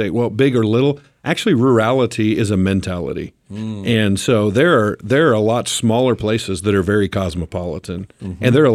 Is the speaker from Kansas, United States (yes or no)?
yes; Great Bend, Kansas, United States; I grew up in Great Bend, went to college in Hayes, and was a youth pastor.